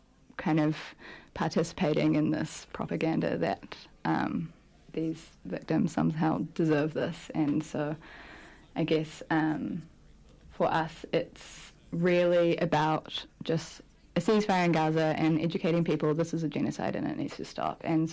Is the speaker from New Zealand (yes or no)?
yes; New Zealand; we're from New Zealand, we're just this little island on the bottom of the earth